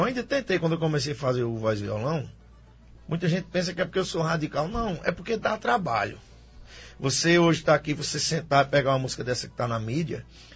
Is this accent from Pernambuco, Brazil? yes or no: yes; Carnaíba, Pernambuco, Brazil; A minha adolescência em Carnaíba era a questão de estilo de forró